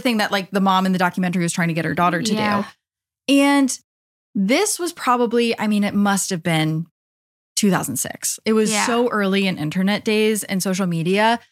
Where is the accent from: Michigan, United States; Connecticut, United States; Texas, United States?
Connecticut, United States; I'm from Connecticut and we had one of the first ever cases of this thing happening on the internet.